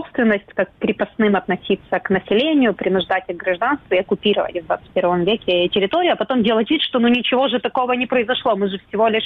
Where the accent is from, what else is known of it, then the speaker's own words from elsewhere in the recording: Crimea, Ukraine; я сама из Крыма.